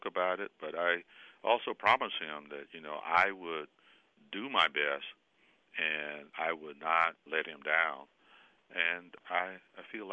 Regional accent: Savannah, Georgia, United States; in 1967, you know, growing up in Savannah.

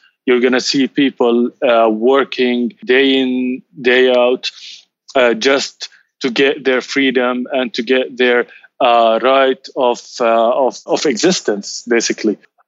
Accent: Jerusalem, Palestine; I've been raised, I was born in Jerusalem, and now I can't go to Jerusalem.

